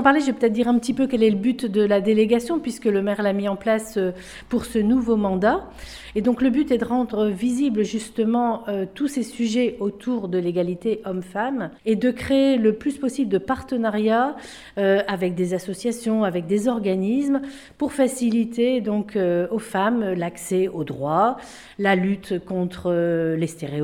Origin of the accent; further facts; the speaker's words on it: Marcq-en-Barœul, Hauts-de-France, France; on est des Marcquoises